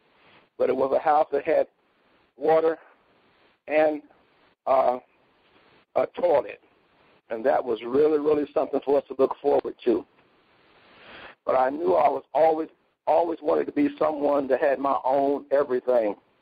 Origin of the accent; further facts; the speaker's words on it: Dayton, Ohio, United States; I was born and raised in Dayton, Ohio. As a kid, I grew up in the slums of Dayton, Ohio.